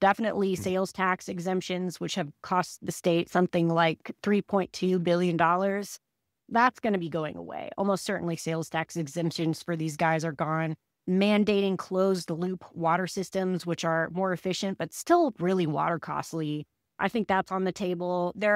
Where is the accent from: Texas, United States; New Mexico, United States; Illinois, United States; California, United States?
Texas, United States; Denton; because of Denton's vote to ban fracking, which is my hometown.